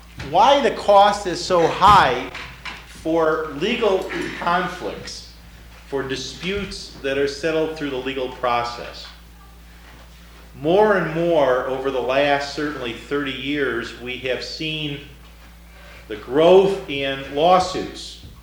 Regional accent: Illinois, United States; now in California, United States; back in the Midwest, where I grew up in Illinois.

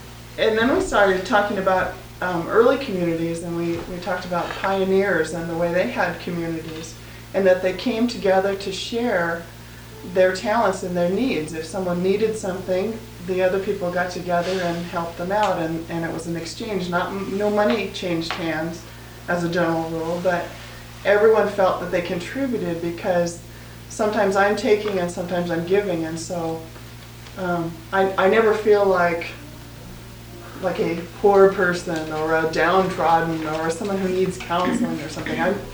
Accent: Federal Way, Washington, United States; I'm from Federal Way, Washington

